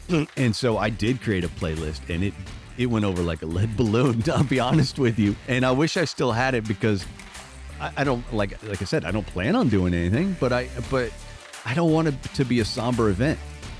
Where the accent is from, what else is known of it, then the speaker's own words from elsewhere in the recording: Lowell, Massachusetts, United States; born there; Yeah, I said, I was born in Lowell. So, and I try to get back to Boston every once in a while.